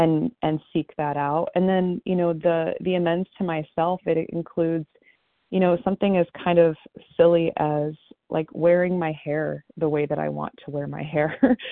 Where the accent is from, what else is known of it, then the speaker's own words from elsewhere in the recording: Akron, Ohio, United States; I'm from Akron, Ohio, and I am a grateful, recovering, compulsive overeater.